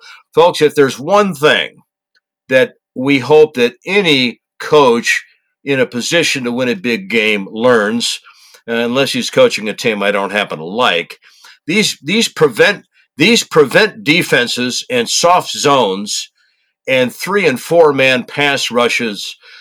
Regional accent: United Kingdom; Take anything I tell you with a complete pinch of salt, as Alexander Mercurius would put it, as a British person.

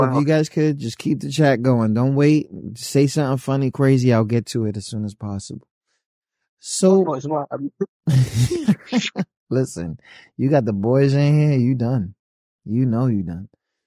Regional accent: New York, United States; And, you know, I'm from Nueva York, right? I know we say take it easy.

